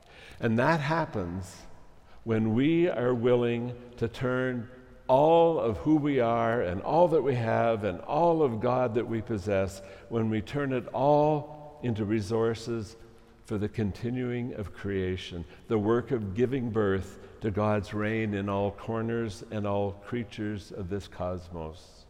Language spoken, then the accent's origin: English; Harrison, United States; When I was a kid growing up in Harrison, I would often stop at my grandma's house on the way home from school